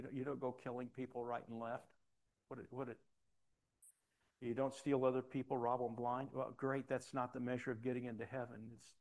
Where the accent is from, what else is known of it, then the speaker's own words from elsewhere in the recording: United States; Well, I wasn't anything else at that point, so I had to be a Christian. I'm an American, right?